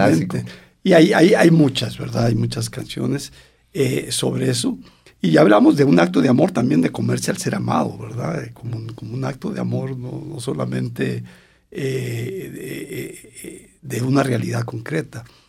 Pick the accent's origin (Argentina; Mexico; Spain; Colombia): Mexico; Por lo menos en el contexto en que yo crecí, yo crecí en México.